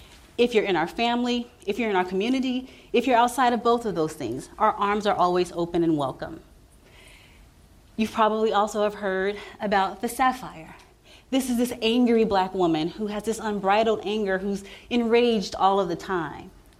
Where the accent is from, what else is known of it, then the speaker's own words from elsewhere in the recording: Midwest, United States; So I was raised in the Midwest by a family that pretty much migrated from the South.